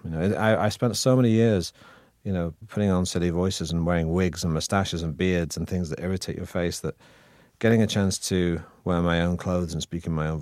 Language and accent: English; Manchester, North West England, United Kingdom; accent: northern; I'm from Manchester, so I have a northern accent, a regional accent, which is what it was, quite pronounced.